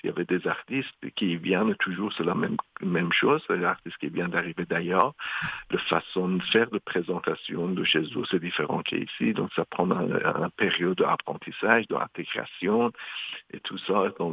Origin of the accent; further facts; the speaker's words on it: Iran; now in London, Canada; Donc quand j'ai quitté l'Iran. En fait, le seul bout, c'était de me rendre quelque part pour sauver ma vie.